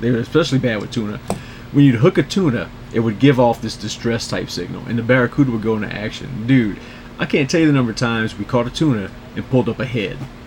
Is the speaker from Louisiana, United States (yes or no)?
yes; Louisiana, United States; and growing up in Louisiana especially, I mean, I guess, you know, alligators were a daily thing.